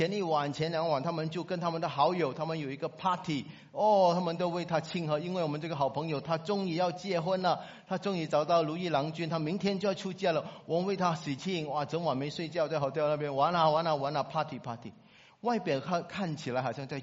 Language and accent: Chinese; Singapore; 特别是我们新加坡人非常忙碌的工作哈